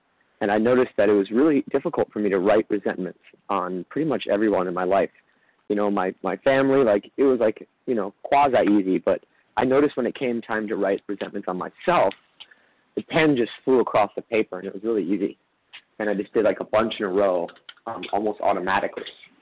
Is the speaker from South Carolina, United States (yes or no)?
no; Los Angeles, California, United States; I'm from Los Angeles.